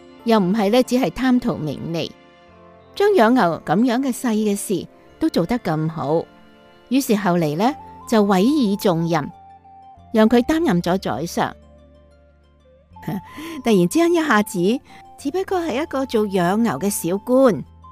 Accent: China; 朋友，我们中国人有一句话说，杀鸡焉用牛刀

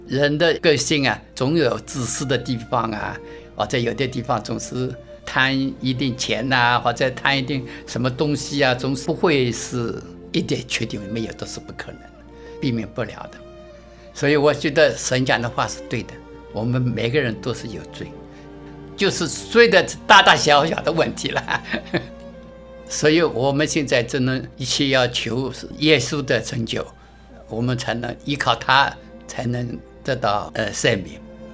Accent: Hong Kong; 因为我是香港来的，我看到香港很多有钱的人家里都不平安

